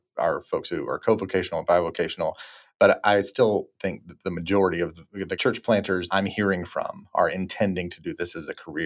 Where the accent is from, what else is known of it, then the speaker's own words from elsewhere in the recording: Florida, United States; I grew up in North Florida, and so I was headed to the World Golf Village area, you know, there around St. Augustine to go plant a church there, because that was the community that was growing and popping right there in North Florida. And that was my home